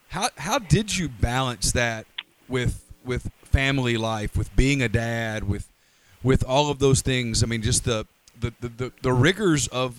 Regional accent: Ruston, Louisiana, United States; I grew up in Ruston, Louisiana, so that was my wheelhouse, and I was 15 at the time

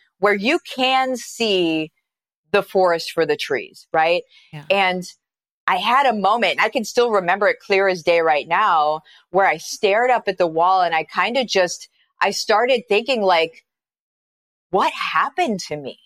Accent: Illinois, United States; But what happened was at that point, we lived in Iowa. And I am from Central Illinois, okay?

